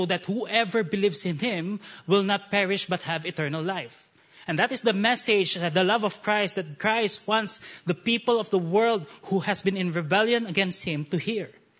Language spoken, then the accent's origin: English; Philippines; And once again, I'm from the Philippines.